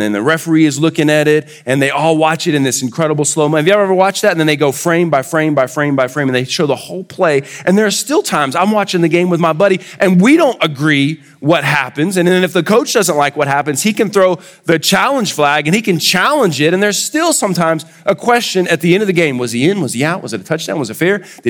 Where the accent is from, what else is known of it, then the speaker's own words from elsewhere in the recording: Houston, Texas, United States; moved away as an adult; my wife and I moved here from Houston. I spent the first 40 years of my life in Houston, and Houston is a massive city. It's the third largest city in America, 140 nations represented